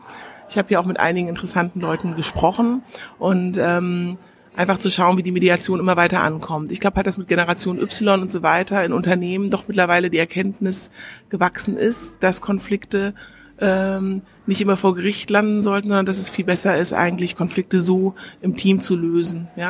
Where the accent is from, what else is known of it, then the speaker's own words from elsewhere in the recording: Frankfurt, Hesse, Germany; ich komme aus Frankfurt am Main